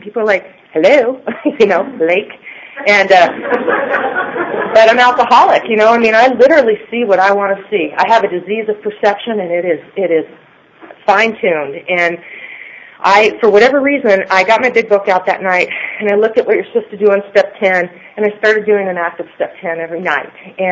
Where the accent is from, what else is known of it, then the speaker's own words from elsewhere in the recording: Ireland; I'm Irish, and I also have rosacea, so don't think I'm going to pass out.